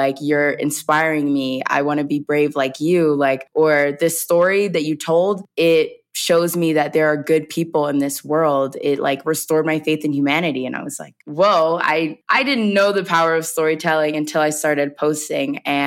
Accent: the South, United States; And I come from the South. So everyone, it's like storytelling is really big in the South

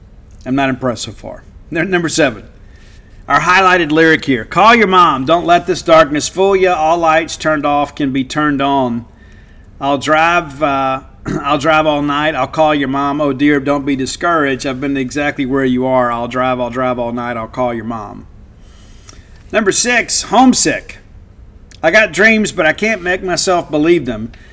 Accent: Southern US, United States; See, right out of the gate, see, I'm from the South.

